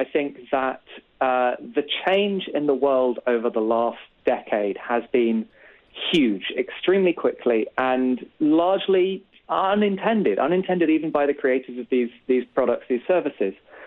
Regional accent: United Kingdom; I'm British.

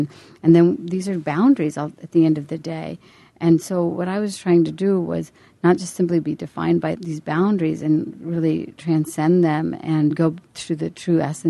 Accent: Uttar Pradesh, India; when I would travel through some parts of my home state of Uttar Pradesh

